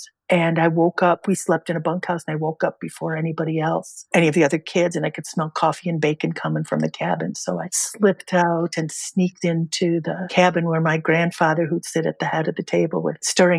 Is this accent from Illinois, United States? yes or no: yes; Chicago, Illinois, United States; Now, I grew up in Chicago.